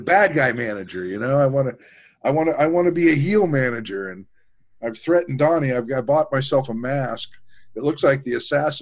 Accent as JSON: {"language": "English", "region": "the South", "country": "United States", "tie": "born or raised there", "said": "I was raised in the South."}